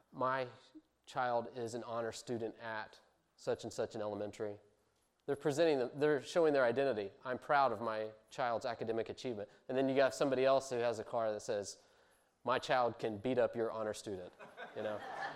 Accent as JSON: {"language": "English", "country": "United States", "said": "I'm an American, where I am from the country, not the city."}